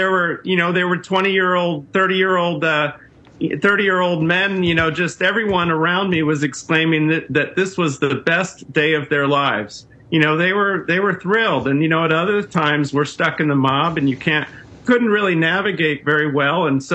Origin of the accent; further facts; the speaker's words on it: Midwest, United States; I'm a white guy, so I, you know, I'm from the Midwest